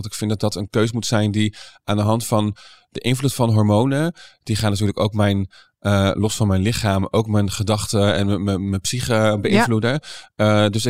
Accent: Doetinchem, Gelderland, Netherlands; born there; Ik ben geboren in Doetinchem.

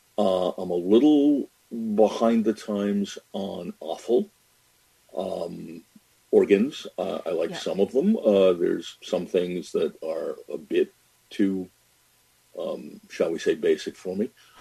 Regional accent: New England, United States; I grew up in New England. I enjoyed my lobster on the coast in Maine as a kid when we vacationed.

